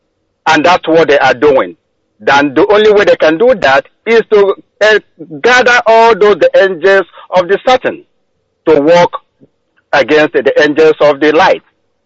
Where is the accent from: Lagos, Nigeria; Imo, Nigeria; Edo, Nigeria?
Imo, Nigeria; Inumbidi; now in Dallas, United States; And I came from Inumbidi, in Oru, Imo State, Biafra land.